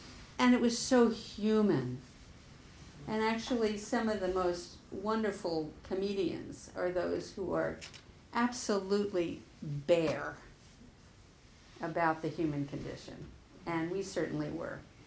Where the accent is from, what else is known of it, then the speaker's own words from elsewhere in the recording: New York, United States; And so fence, in the world that I grew up in New York, a fence was somebody who you'd bring stolen goods